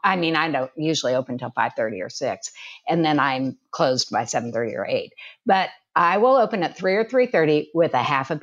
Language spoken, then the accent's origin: English; Kansas, United States; No, no, no. I'm a Kansan.